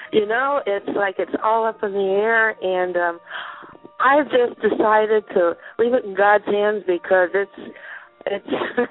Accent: Iowa, United States; I'm from Iowa.

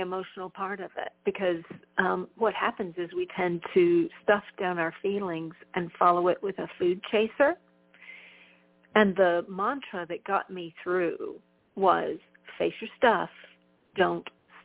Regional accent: Texas, United States; I'm from Texas. I am a counselor and coach with a master's degree in marriage and family counseling

